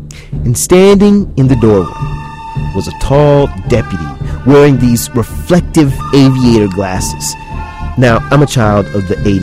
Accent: the South, United States; Now, I'm a grown man at this time, but I'm also from the South, and I know what can happen to young black men with big mouths facing authority.

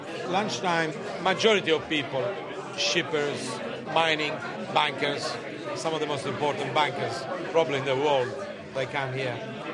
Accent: Sardinia, Italy; now in London, United Kingdom; I come from Sardinia. And I own these 3 restaurants and a shop in London.

